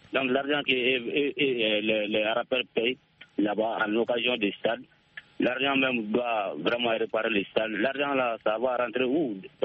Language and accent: French; Soninkéni, Mali; Oui, effectivement, toujours dans mon village natal.